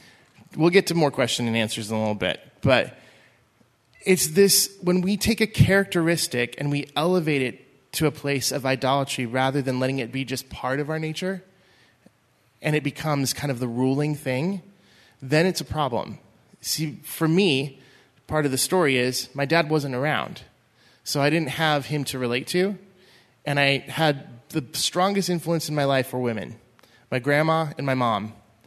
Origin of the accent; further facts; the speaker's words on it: Washington, United States; So I grew up in Central Washington back in the 80s. It was a farming/sports-driven community.